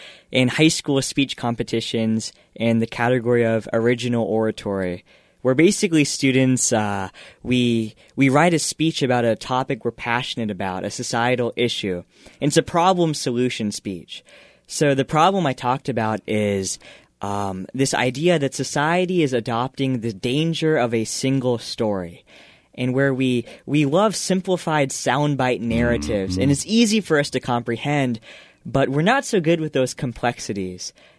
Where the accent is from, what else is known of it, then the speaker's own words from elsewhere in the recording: United States; I'm an American. I've lived in this country my entire life.